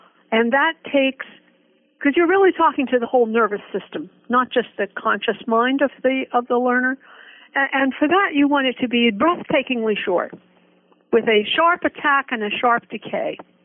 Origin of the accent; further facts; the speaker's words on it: New York City, New York, United States; born there; also born or lived in Hollywood / Florida; Florida when I was older, but mostly in the Northeast. I was born in New York City.